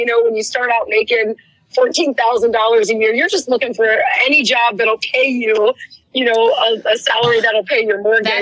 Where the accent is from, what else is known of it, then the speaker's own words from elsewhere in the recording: Cincinnati, Ohio, United States; now here I am working 20 years in my hometown, still loving what I do. I still get assigned, you know, big political debates or big news stories. You know, when Fountain Square, the shooting there happened, you know, my boss sent me right down to Fountain Square.